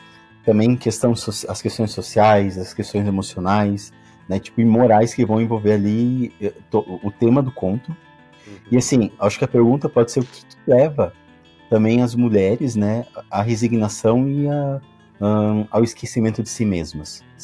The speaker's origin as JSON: {"language": "Portuguese", "region": "Rio Grande do Sul", "country": "Brazil", "said": "porque eu sou gaúcho, para quem não sabe"}